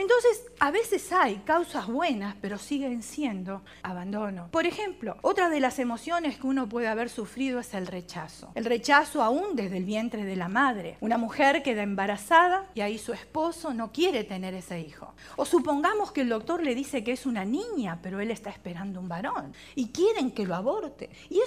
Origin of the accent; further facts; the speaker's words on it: Argentina; also born or lived in Italy; estábamos en Italia, yo nací en Italia, no había trabajo y al tener yo 4 meses de edad, mi padre decidió viajar a Argentina